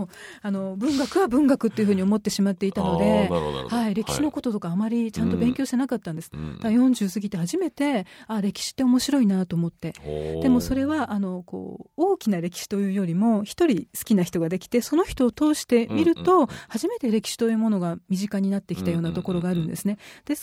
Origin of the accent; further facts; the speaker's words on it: Hokkaido, Japan; 私は北海道であのずっとあの子供の頃から大学まで育って、で、まあ、田舎ですけれども、